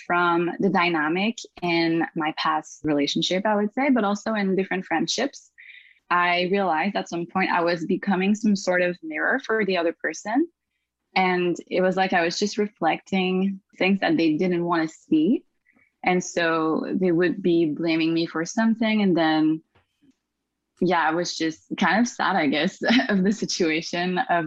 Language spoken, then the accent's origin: English; Montreal, Quebec, Canada; born there; I was born in Montreal. My mother is a Francophone and my father was Peruvian.